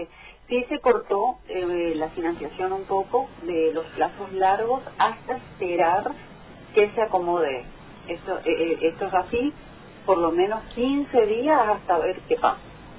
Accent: Argentina; Pero es como es Argentina, ¿viste? Que nosotros por ahí nos ponemos nerviosos y nadie quiere perder, obviamente.

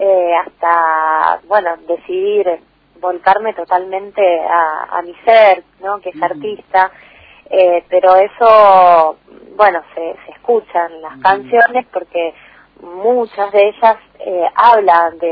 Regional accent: Buenos Aires, Argentina; yo soy de la ciudad de Buenos Aires. Yo soy ahí del Río de la Plata, me gusta más decir que de la ciudad.

